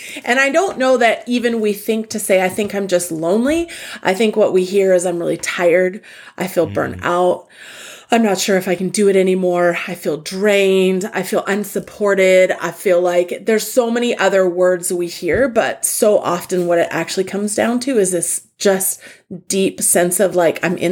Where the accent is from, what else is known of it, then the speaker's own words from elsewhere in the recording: Calgary, Alberta, Canada; moved away as an adult; now in United States; I'm a Canadian girl who grew up in Calgary, who did youth ministry for a lot of years, moved to the U.S.